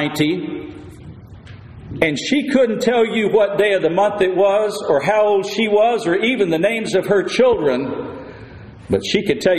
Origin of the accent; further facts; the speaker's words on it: the South, United States; I grew up in the South. My grandparents grew up in the Depression, in the 20s, in the 30s.